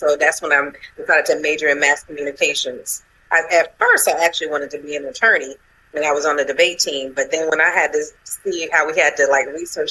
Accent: Georgia, United States; I was from Georgia when we would be doing our radio shows.

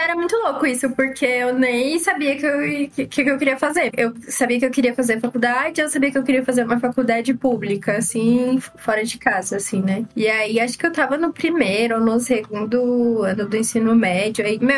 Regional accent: São Paulo, Brazil; Que eu sou da Baixada Santista, né?

